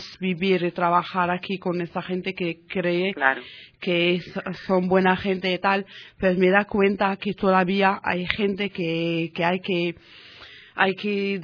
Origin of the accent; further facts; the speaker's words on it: Casablanca, Casablanca-Settat, Morocco; now in Madrid, Spain; me siento solita aquí en Madrid. Cierto, soy marroquí de Casablanca